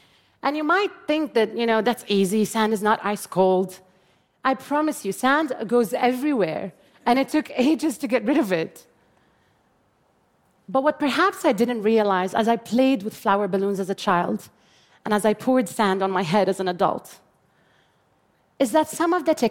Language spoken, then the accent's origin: English; Jordan; born or raised there